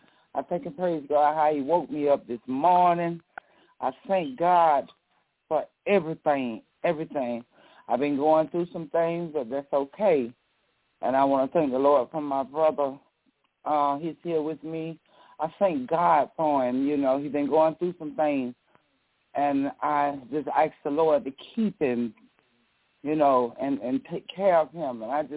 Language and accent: English; Georgia, United States; I'm from Georgia.